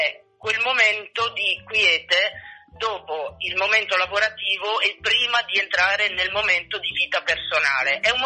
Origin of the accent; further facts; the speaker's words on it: Padua, Veneto, Italy; Or dunque, io sono padovana